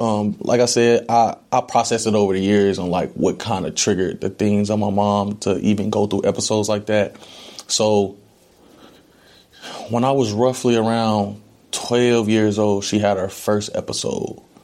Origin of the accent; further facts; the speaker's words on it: Decatur, Alabama, United States; also born or lived in Dayton, Ohio; So I'm 23 years old. I was born in Dayton, Ohio, mm-hmm. but I was raised in Decatur, Alabama.